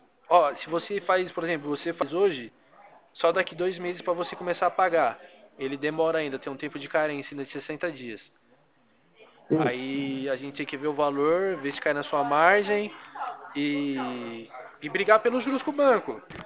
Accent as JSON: {"language": "Portuguese", "town": "Atibaia", "region": "São Paulo", "country": "Brazil", "said": "Eu sou de Atibaia, São Paulo"}